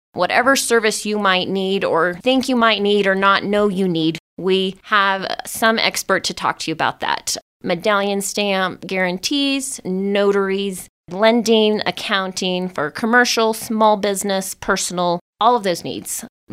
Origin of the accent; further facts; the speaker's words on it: Dodge City, Kansas, United States; now in San Luis Valley, United States; I'm from Dodge City, Kansas.